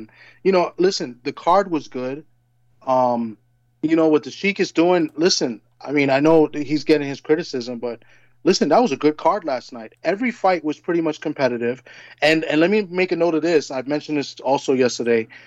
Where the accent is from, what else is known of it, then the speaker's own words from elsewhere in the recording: New York, United States; You know, I'm from New York. You know, he's also Puerto Rican, so I have a little bias.